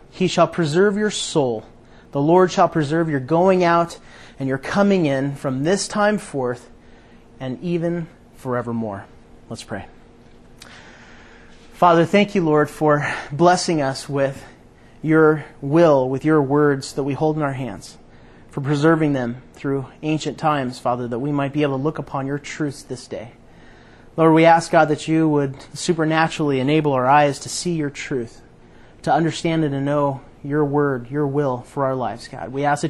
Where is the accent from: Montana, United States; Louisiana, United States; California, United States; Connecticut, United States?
California, United States; Ridgecrest; I grew up in Ridgecrest. I couldn't imagine going 5 feet without shoes on.